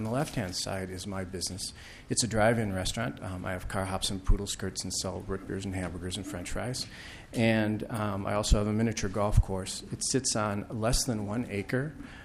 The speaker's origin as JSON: {"language": "English", "town": "Taylors Falls", "region": "Minnesota", "country": "United States", "tie": "born or raised there", "said": "I grew up in Taylor's Falls. When I was 26 years old, I bought my first business"}